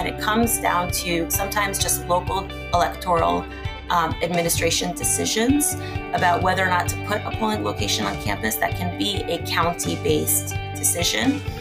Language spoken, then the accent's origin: English; New Jersey, United States; also born or lived in Brazil; So I was born in Brazil. All of my family is in Israel, and I was raised in New Jersey.